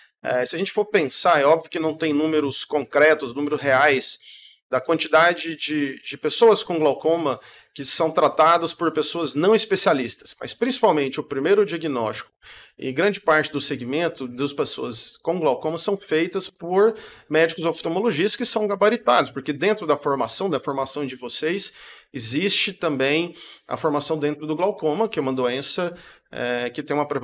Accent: Goiânia, Goiás, Brazil; sou de Goiânia

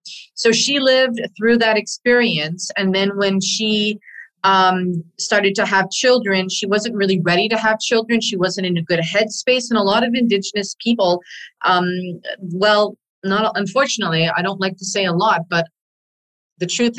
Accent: Lac La Ronge, Saskatchewan, Canada; also born or lived in Thompson, Manitoba; So I was born in Thompson, Manitoba. I am originally from Lac La Ronge, Saskatchewan, Treaty 6. I'm Cree First Nations.

